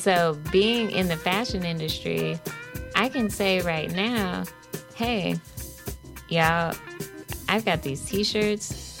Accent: Peoria, Illinois, United States; I'm from Peoria, but, you know, we're all Central Illinois. Mm-hmm. We're all kind of connected here.

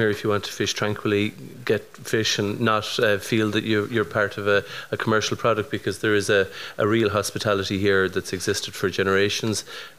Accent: Scariff, County Clare, Ireland; I'm one of four representatives who were elected to represent Clare in our national parliament, and I'm from Scariff.

